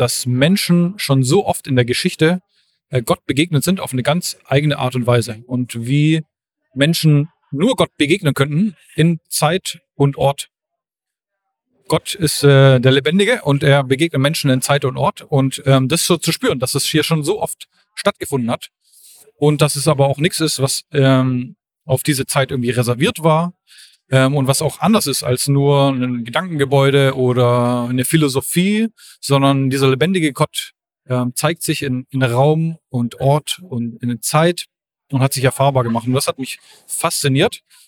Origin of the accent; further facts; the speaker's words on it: Lörrach, Baden-Württemberg, Germany; ich bin aus Lörrach